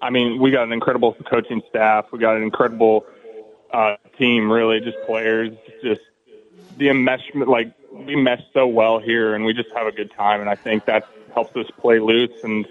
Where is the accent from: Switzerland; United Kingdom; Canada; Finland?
Canada; moved away as an adult; now in United States; Yeah, so I grew up in Canada, moved out west in Canada for 2 years, just for my last 2 years of high school.